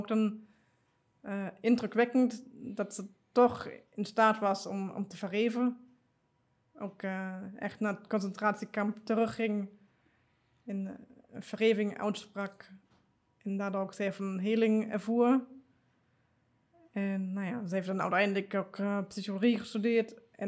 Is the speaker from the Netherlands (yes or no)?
no; Rhineland-Palatinate, Germany; Dutch is a second language; Ik ben in de buurt van Mainz opgegroeid. Regio Rijnland-Pfalz.